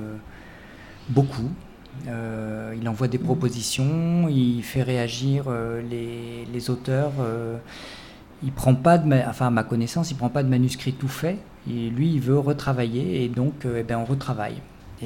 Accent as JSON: {"language": "French", "country": "France", "said": "On est très sensible à ce qui se passe chez nous, en France"}